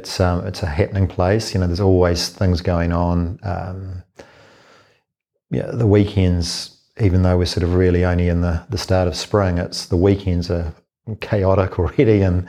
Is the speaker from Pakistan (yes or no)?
no; Auckland, New Zealand